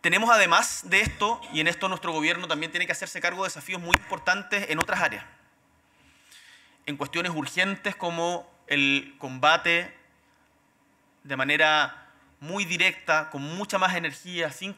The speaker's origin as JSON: {"language": "Spanish", "country": "Chile", "said": "nos va a permitir volver a encontrarnos como chilenos y chilenas"}